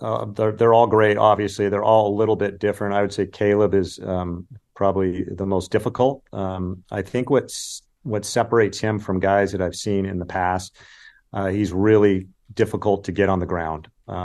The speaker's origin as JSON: {"language": "English", "region": "California", "country": "United States", "tie": "born or raised there", "said": "Now, I grew up in California and watched the Pac-10 and then played in it and then became the Pac-12"}